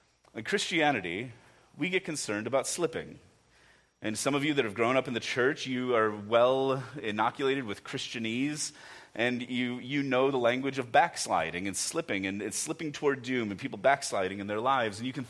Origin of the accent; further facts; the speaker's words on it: Chicago, Illinois, United States; I grew up in Chicago, and so did my wife Alyssa.